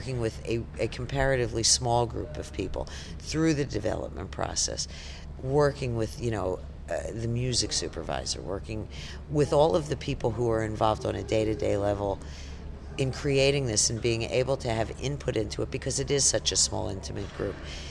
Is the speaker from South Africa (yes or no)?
no; United States; I am an American.